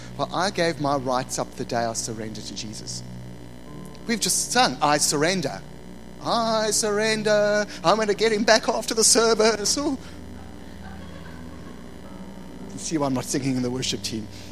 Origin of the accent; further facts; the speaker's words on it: South Africa; Growing up in South Africa, as a South African male, you didn't let your emotions show.